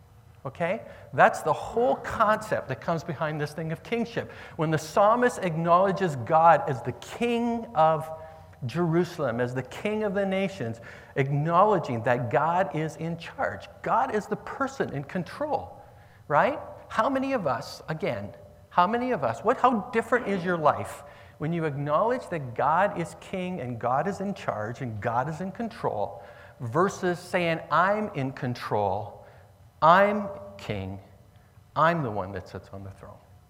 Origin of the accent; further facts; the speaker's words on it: Canada; We don't understand this thing of kingship because we're Canadian in a modern world. And I'm going to get to the Canadian thing in just a minute.